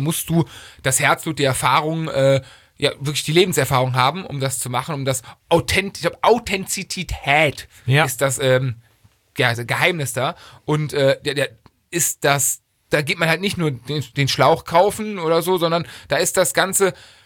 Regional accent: Cologne, North Rhine-Westphalia, Germany; born there; Als ich bin gebürtiger Kölner, ne?

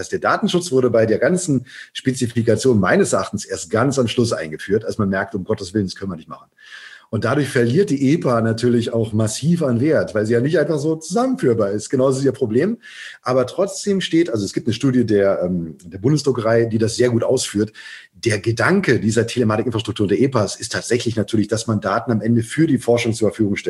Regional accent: Germany; ich bin in der BRD geboren und groß geworden.

